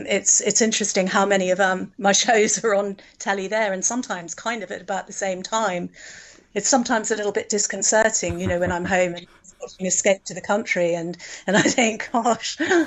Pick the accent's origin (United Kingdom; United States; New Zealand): New Zealand; I mean, there are lots of similarities in terms of references. I mean, I think that sets us apart from the Australians, but things that we grew up with, our understanding of things like